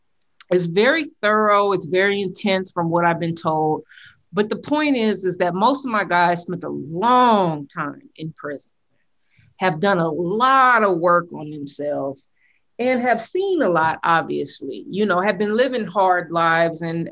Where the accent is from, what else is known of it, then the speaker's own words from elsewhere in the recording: San Francisco, California, United States; I was born and raised in Hunter's Point, saw and experienced a lot of trauma when I was 13 years old.